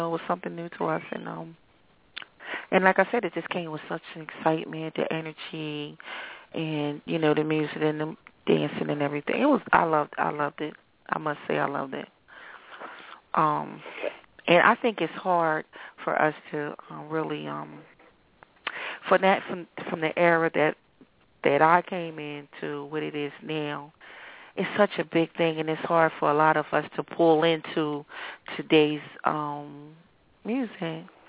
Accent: Wilmington, Delaware, United States; I'm from Wilmington. I'm from Wilmington, Delaware.

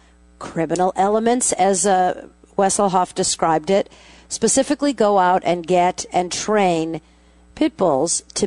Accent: California, United States; I come from the San Francisco Bay Area, and we are very familiar with Presa Canarios.

